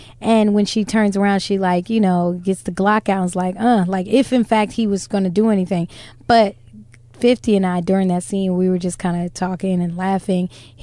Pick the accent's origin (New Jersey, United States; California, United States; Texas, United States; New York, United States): New Jersey, United States; No, in New Jersey, because I'm from Jersey.